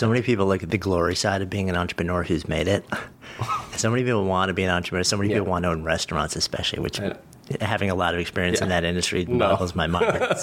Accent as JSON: {"language": "English", "town": "Port Washington", "region": "New York", "country": "United States", "tie": "born or raised there", "said": "Not too far from me. I was Port Washington kid."}